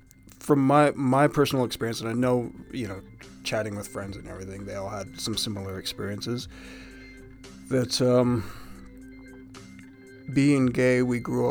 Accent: Utah, United States; Growing up in Utah Valley in the early and mid 80s was a bonkers experience for sure.

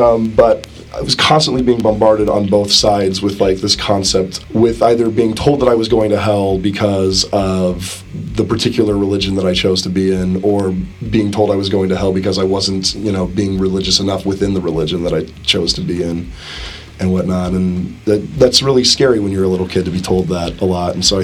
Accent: Texas, United States; because where I grew up in Texas was was a lot more fire and brimstone.

